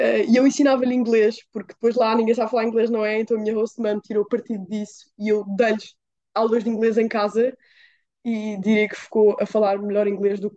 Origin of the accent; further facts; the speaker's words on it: Portugal; moved away as an adult; eu venho de Portugal, em que eu tenho uma liberdade imensa e tudo, mas cheguei lá a saber, ok, eu continuo a ter 18 anos, continuo a estar a viver fora